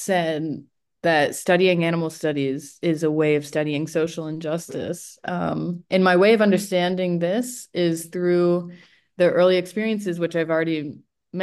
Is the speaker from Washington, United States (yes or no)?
no; Vermont, United States; So a formative experience of mine growing up in Vermont was being a part of the 4-H and getting to exhibit brown Swiss dairy cows.